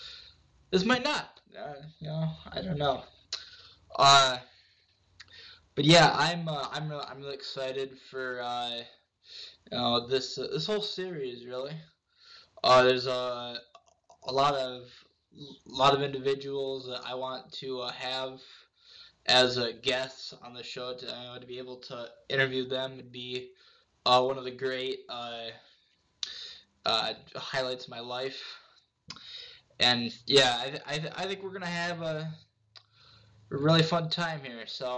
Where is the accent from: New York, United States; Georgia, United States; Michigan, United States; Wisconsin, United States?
Michigan, United States; Bay City; Bay City, of course, my hometown. Which actually, fun fact, I was born in Dearborn. You know, just outside of Detroit. Never lived there.